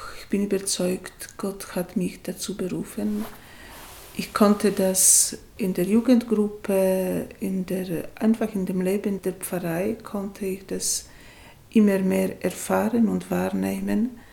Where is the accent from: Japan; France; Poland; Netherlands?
Poland; now in Switzerland; Ich bin eine Polin, die aber schon lange in der Schweiz lebt